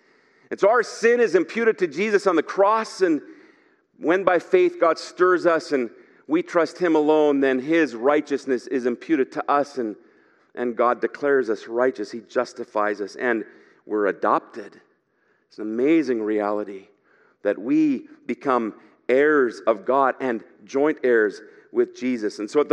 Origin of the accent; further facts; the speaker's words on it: Germany; I grew up in Germany, and my dad was an evangelist.